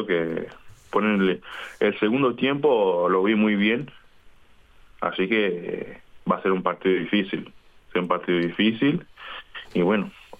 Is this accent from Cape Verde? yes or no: yes; Santo Antão, Cape Verde; Spanish is a second language; Soy de la isla de Santo Antón. Santo Antonio.